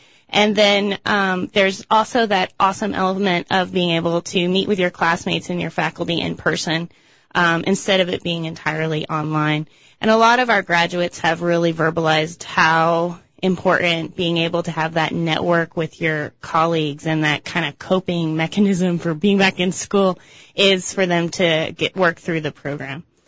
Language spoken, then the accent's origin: English; East Coast, United States; now in Washington, United States; When I worked, I'm from the East Coast and I never saw it.